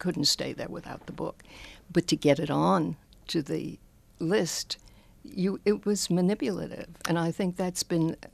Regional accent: New York City, New York, United States; now in Rochester, United States; Well, I'm from New York City, so it's a whole different world.

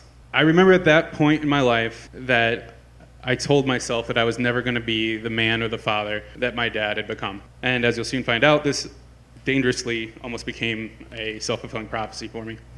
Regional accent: Fort Wayne, Indiana, United States; So I was born and raised here in Fort Wayne, Indiana. I grew up here in the late 80s and into the 90s, which was a really good time.

